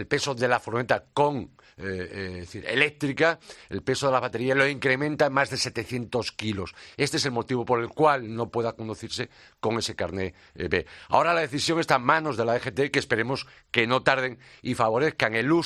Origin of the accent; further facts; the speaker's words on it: Galicia, Spain; en mi tierra natal, en Galicia